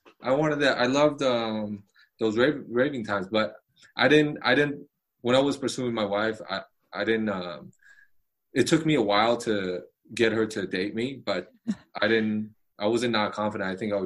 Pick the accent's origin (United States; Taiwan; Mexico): Taiwan; We're definitely a little bit more open-minded and open.